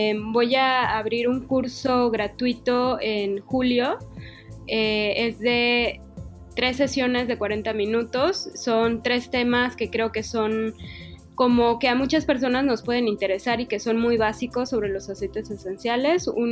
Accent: Mérida, Yucatán, Mexico; mi equipo hasta ahorita somos todas de Mérida

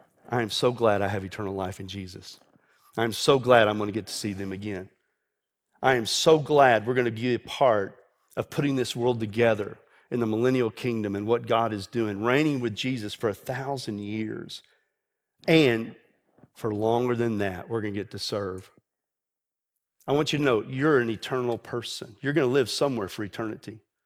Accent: Texas, United States; now in Houston, United States; I was from West Texas, and it felt like it rained every day, all day, coming from out there where it didn't rain at all.

